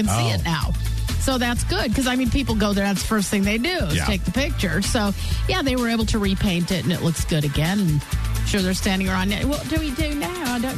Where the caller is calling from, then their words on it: Las Vegas, Nevada, United States; I'm a listener from Las Vegas.